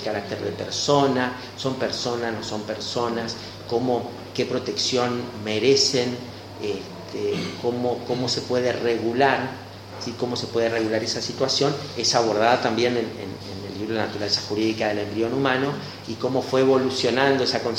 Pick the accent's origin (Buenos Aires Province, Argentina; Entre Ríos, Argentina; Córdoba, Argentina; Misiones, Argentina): Misiones, Argentina; Posadas; also born or lived in Santo Pipó / Buenos Aires; yo nací en Santo Pipó, de chiquito nos fuimos a vivir con la familia a Buenos Aires, comienzo la primaria, volvemos aquí a Posadas